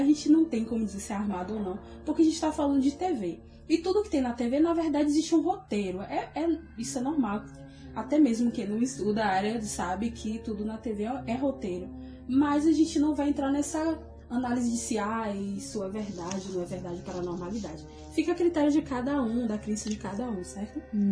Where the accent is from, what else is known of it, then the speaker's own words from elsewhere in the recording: Brazil; Que a gente é brasileiro, já fala pra